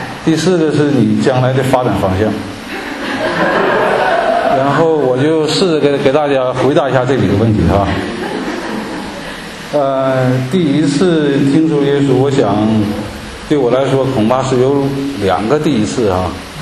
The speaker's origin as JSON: {"language": "Chinese", "region": "Northeast China", "country": "China", "said": "另外一个原因就是我是来自东北，这个平卷舌不分"}